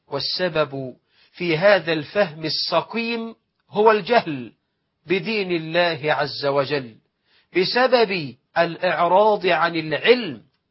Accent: Egypt; بلدنا مصر

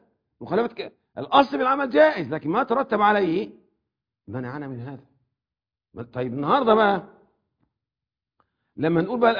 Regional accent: Cairo, Cairo Governorate, Egypt; قديما وكان عندنا في القاهرة هنا

